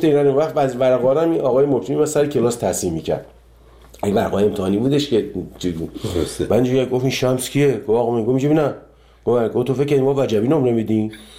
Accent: Iran; moved away; 30 خورده سال که از ایران من اومدم بیرون

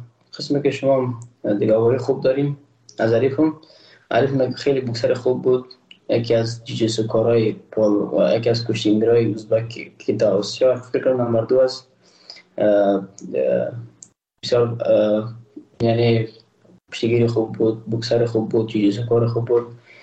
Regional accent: Afghanistan; ما یک افغان هستم

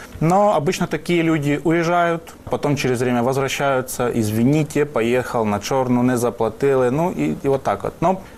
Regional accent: Ukraine; now in Poland; все понимают, что я из украинец.

